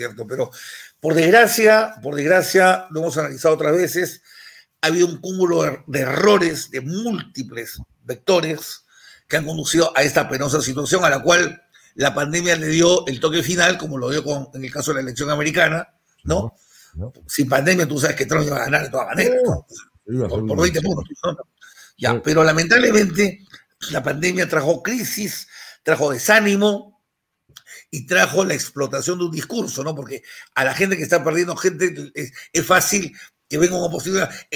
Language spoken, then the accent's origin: Spanish; Peru; Los peruanos no somos un país rico, para empezar.